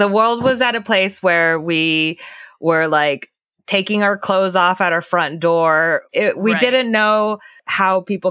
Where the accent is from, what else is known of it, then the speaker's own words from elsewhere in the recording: Japan; English is a second language; moved away; And I think I was like so young and I immigrated here from Japan. So, you know, like in my culture, we're trained to like not look people in the eyes.